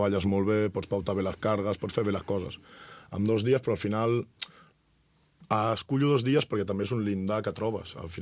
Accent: La Granada, Catalonia, Spain; Jo sóc de la Granada del Penedès.

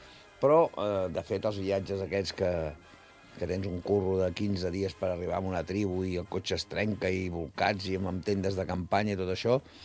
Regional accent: Sant Quintí de Mediona, Catalonia, Spain; jo vaig aprendre aquesta paraula aquí, quan era petit a Sant Quintí.

